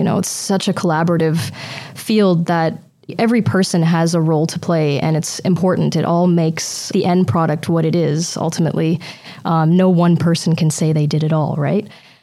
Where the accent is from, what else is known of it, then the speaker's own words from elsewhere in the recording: Toronto, Ontario, Canada; I'm from Toronto originally